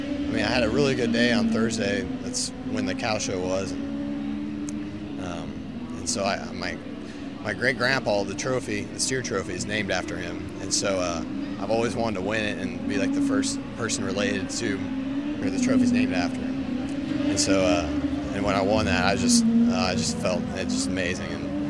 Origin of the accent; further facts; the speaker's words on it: Hope, Indiana, United States; I'm from Hope, Indiana, and it's my 10th year.